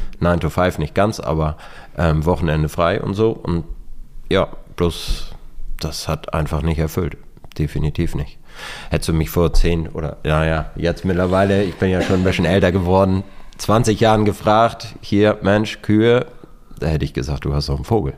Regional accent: Hillgrofen, Schleswig-Holstein, Germany; ich bin damals als in Hillgrofen in Dithmarschen groß geworden.

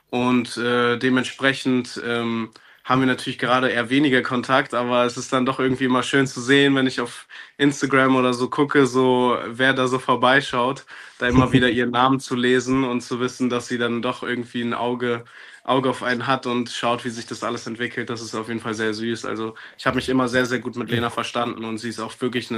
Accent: Berlin, Germany; ich bin 23 Jahre alt, ich komme aus Berlin

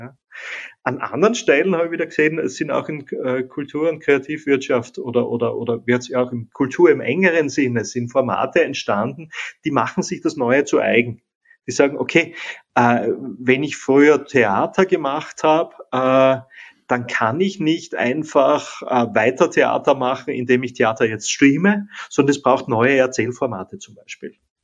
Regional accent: Austria; ich bin ja Österreicher, da kann ich so die österreichische Politik und die deutsche Politik durchaus als ähnlich sehen.

